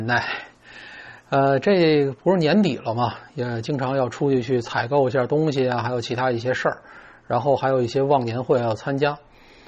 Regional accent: Singapore; 你比如我新加坡人

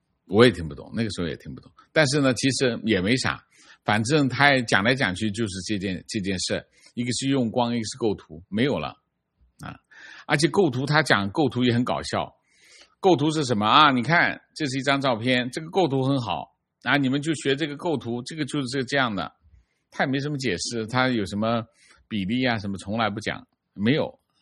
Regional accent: Beijing, China; 我是土生土长的北京人，84年考入大学啊

